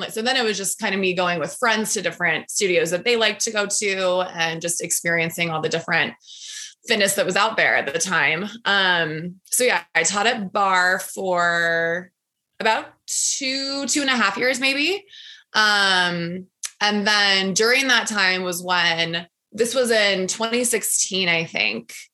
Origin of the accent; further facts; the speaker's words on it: Durango, Colorado, United States; moved away as an adult; now in Denver, United States; When I moved to Denver, so I grew up in Durango, Colorado, small mountain town. Once I moved to Denver after high school